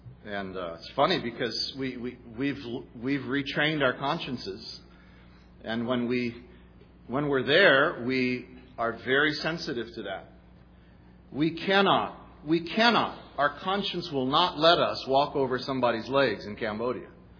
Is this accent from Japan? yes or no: yes; Japan; also born or lived in Hawaii, United States; I grew up in Japan and Hawaii